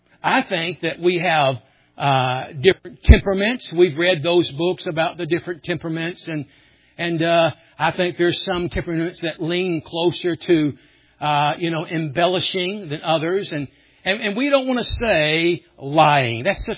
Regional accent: Memphis, Tennessee, United States; I grew up in Memphis, and I learned to smell the manure wagon from 2 miles away.

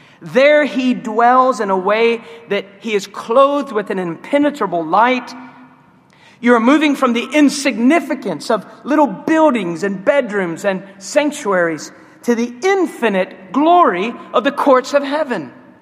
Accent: Ohio, United States; And I grew up in Ohio. I didn't know what aura was.

